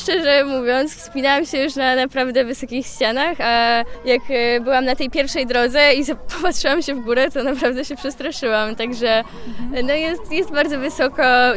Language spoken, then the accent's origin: Polish; Kraków, Lesser Poland, Poland; jestem z Krakowa.